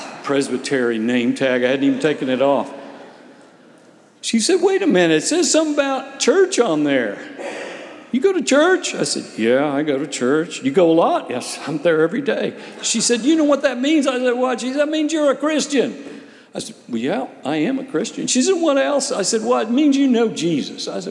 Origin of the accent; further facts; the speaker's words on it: Bartlesville, Oklahoma, United States; I grew up in Bartlesville, Oklahoma, the headquarters of Phillips Petroleum Company, just north of Tulsa.